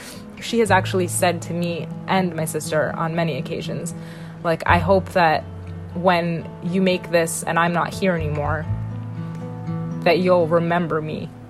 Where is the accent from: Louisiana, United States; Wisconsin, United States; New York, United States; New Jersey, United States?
New York, United States; now in Massachusetts, United States; I am from New York, born and raised, and I am now living in a suburb in Massachusetts with my husband and two kids.